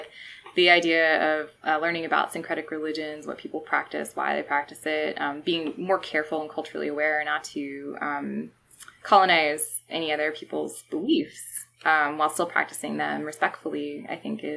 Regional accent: Philadelphia, Pennsylvania, United States; I grew up in Philadelphia, and there's a lot of Native American history there

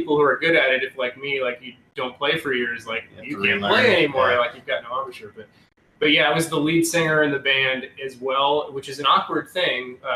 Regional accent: Florida, United States; now in Atlanta, United States; And when growing up in Central Florida, when I first moved to Atlanta, I thought, this is amazing.

